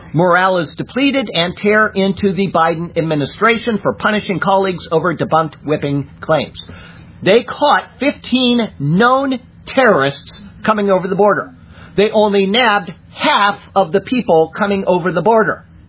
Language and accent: English; Siesta Key, Florida, United States; If I go to Turtle Beach, where I grew up here on Siesta Key